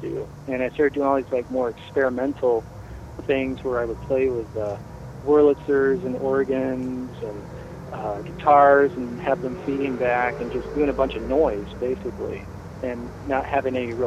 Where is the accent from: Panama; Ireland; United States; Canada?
United States; Grand Rapids, Michigan; Well, originally, I'm born and raised in Michigan, Grand Rapids, Michigan.